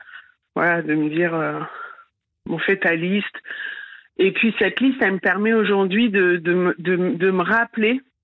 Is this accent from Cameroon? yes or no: no; Paris, Île-de-France, France; Je suis une Parisienne, je suis née à Paris et j'ai toujours voulu aller me faire tirer le portrait.